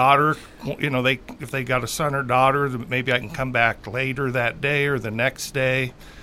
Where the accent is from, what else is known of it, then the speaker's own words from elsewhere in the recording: Knoxville, Iowa, United States; born there; also born or lived in California; I was born in Knoxville, Iowa.